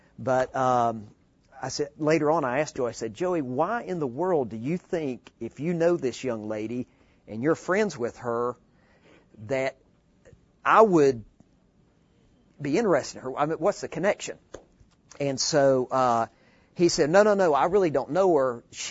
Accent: Gainesville, Georgia, United States; I grew up in Gainesville, Georgia. A lot of people think that I grew up in New Jersey when they hear me talk. They hear the accent and get that confused, but I'm a Georgia boy.

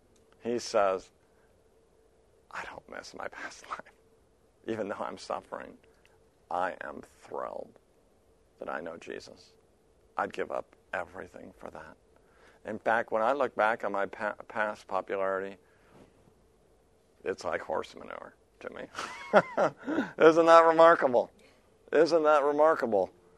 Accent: Oregon, United States; You know, I grew up in Oregon, the roar of the ocean.

